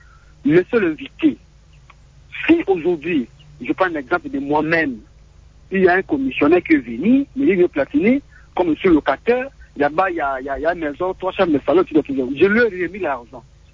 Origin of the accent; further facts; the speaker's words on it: Mbandaka, Équateur, DR Congo; Et surtout nous, à l'Équateur, à Mbandaka.